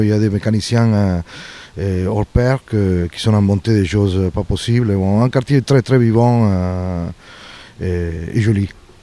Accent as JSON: {"language": "French", "region": "Buenos Aires", "country": "Argentina", "second_language": "French", "moved": "as an adult", "lives_now": "Marseille, France", "said": "je viens de Buenos Aires, Argentina, et je suis un habitant de la Belle de Mai depuis pas mal d'années. Fin 98, je suis là avec ma famille, que j'habite ici, côté de Plombières"}